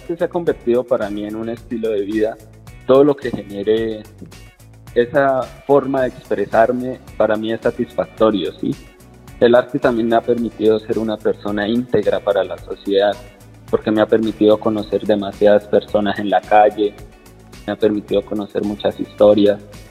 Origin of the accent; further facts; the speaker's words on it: Málaga, Santander, Colombia; actualmente me encuentro trabajando en Concepción Santander, que es un municipio cercano a Málaga, que es mi ciudad de origen. En este municipio voy a estar 4 meses